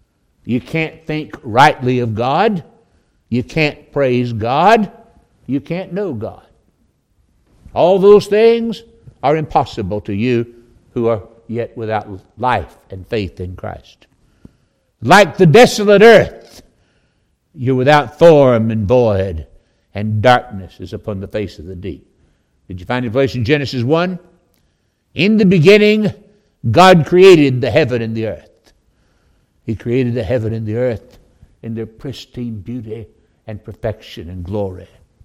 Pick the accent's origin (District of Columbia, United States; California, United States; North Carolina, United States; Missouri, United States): North Carolina, United States; Winston-Salem; I was raised in Winston-Salem, North Carolina. I tell folks all the time, finest city in the world